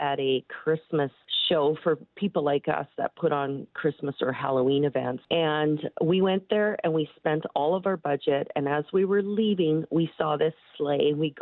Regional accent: Edmonton, Alberta, Canada; and because I'm born and raised in Edmonton, so I'm local too.

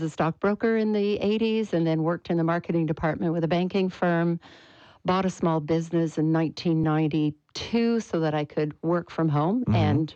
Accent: Montreal, Quebec, Canada; born there; moved away; I'm actually an ex-Quebecer. I was born in Montreal. We were part of the massive exodus in the late 70s that brought a lot of Anglos out of the province.

